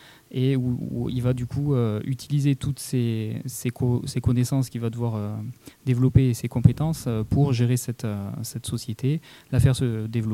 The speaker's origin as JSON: {"language": "French", "region": "Bourgogne-Franche-Comté", "country": "France", "accent": "Toulouse", "said": "Alors, moi je viens d'à côté d'Audincourt, même si j'ai un accent toulousain."}